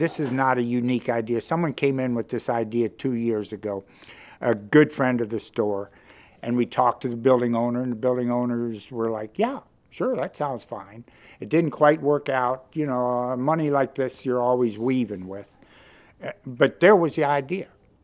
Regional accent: Berkeley, California, United States; And I'm from Berkeley.

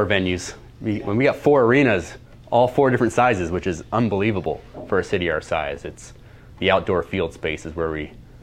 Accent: Phoenix, Arizona, United States; now in Omaha, United States; And for me, and I'm not from here, I'm from Phoenix, Arizona area, Omaha shows up.

